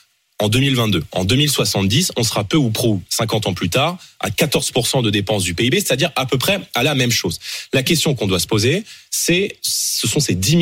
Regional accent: France; moi, je suis français

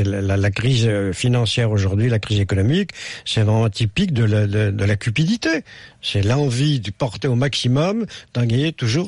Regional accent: Brittany, France; moved away; je suis un Breton en exil dans les Cévennes

